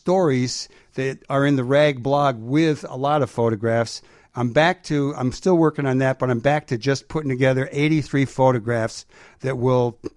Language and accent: English; New England, United States; And I grew up in New England.